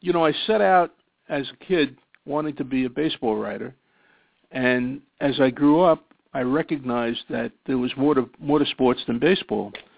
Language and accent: English; New York, United States; As a kid growing up in New York, we had three New York baseball teams, the Yankees, the Dodgers, and the Giants.